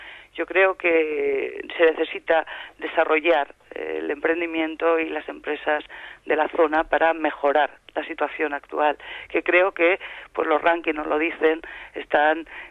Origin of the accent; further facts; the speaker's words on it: A Coruña, Galicia, Spain; born there; now in Jaén, Spain; nací en La Coruña y, por tanto, pues no he vivido un poco la historia de Bailén. Sí, conozco estos últimos años, llevo ya bastante tiempo en Jaén